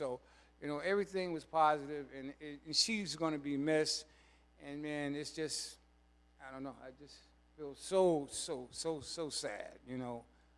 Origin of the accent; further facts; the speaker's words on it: New York City, New York, United States; Now, I'm from New York City. I don't know nothing about planting.